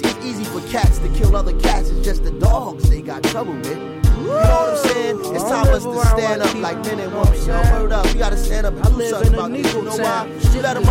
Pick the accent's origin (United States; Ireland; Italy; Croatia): United States; Newark, New Jersey; I learned that shit growing up in Newark, man. The Brick City.